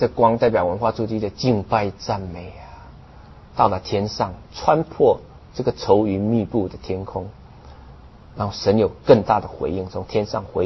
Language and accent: Chinese; China; 当然我作为中国人，我也想说，哦，那中国怎么样呢？